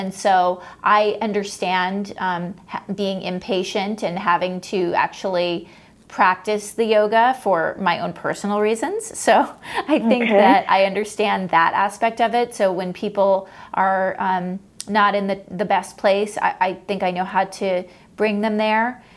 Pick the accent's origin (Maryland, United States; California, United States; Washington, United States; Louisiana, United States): California, United States; Los Angeles; I grew up in Los Angeles to a body-obsessed father, and I basically started practicing yoga alongside him to try to get his attention.